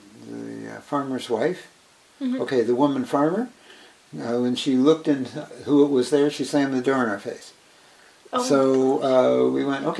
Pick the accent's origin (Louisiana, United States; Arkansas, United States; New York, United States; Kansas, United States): New York, United States; Middletown; born there; I was born in the Sanitarium Hospital in Middletown, New York, 1948, July 8th.